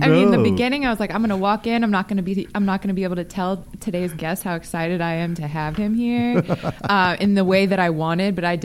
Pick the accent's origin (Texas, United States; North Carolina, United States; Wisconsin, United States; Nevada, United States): Nevada, United States; Las Vegas; I'm not like a fanatic because I'm from Vegas, so we didn't have a team to claim. We claimed LA teams.